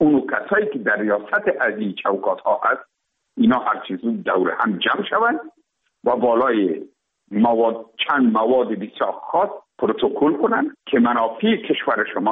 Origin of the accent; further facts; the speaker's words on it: Afghanistan; ما افغان هستیم